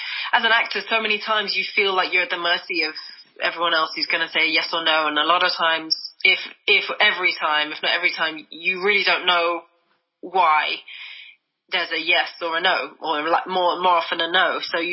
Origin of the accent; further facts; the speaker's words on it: United Kingdom; accent: British; The Watch Yourself obviously is more my native accent.